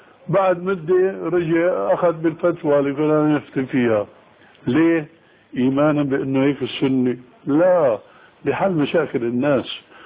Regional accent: Damascus, Damascus Governorate, Syria; عندنا في دمشق في اربعه محاريب

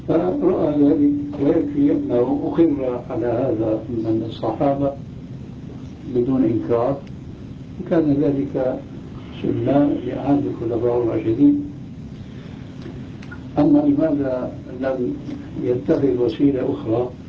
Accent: Damascus, Damascus Governorate, Syria; وأنا قلت لما أخيرت المسألة عندنا في دمشق الشام

